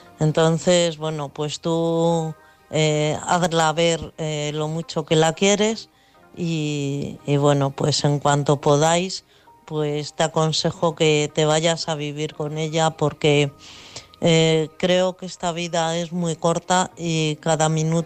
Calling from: Mejorada del Campo, Community of Madrid, Spain; de Mejorada del Campo.

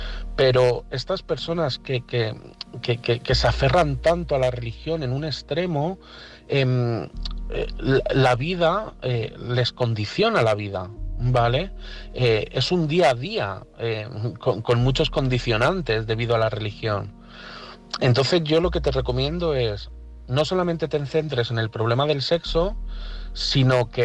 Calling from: Madrid, Community of Madrid, Spain; de Madrid

